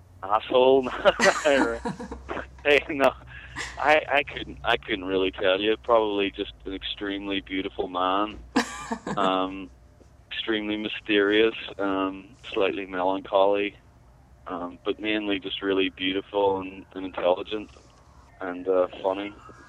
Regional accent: Belfast, Northern Ireland, United Kingdom; he heard I was from Belfast

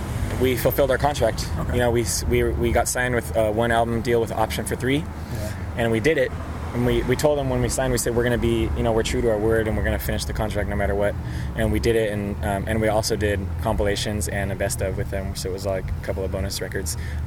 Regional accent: San Diego, California, United States; we're from San Diego. We wear colorful shirts.

